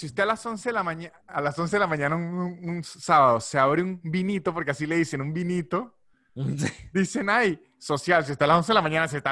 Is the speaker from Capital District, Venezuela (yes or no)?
no; San Cristóbal, Táchira, Venezuela; En Venezuela, de donde soy yo, en San Cristóbal